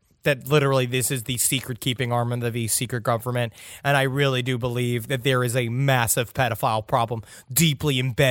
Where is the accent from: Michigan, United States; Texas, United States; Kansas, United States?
Texas, United States; Houston; I grew up in Houston, Texas. In 2005, Hurricane Katrina hit New Orleans. But before that, it was supposed to level the suburbs of Houston I lived in.